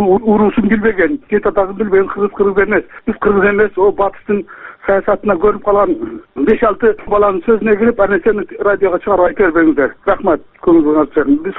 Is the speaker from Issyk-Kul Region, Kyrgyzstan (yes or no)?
yes; Ak-Suu, Issyk-Kul Region, Kyrgyzstan; Мен Аксуудан